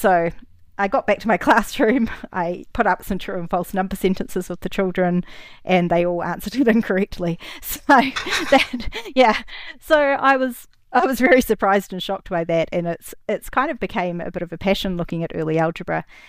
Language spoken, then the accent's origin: English; New Zealand; So I'm from New Zealand, Cook Island, New Zealander. So that means my family comes from one of the small Pacific nations.